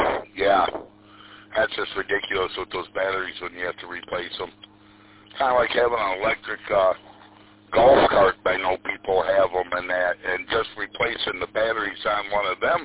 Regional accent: Frankenmuth, Michigan, United States; We originally lived in, well, I grew up in Frankenmuth, and then my wife and I, we had a 20-acre farm in Birch Run.

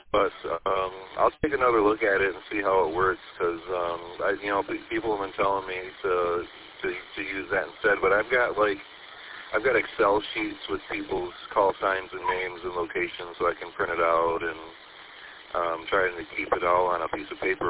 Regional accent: Saginaw Township, Michigan, United States; I'm from Saginaw Township.

